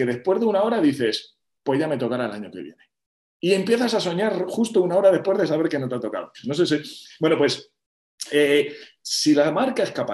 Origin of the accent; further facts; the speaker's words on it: Madrid, Community of Madrid, Spain; yo soy madrileño de pura cepa.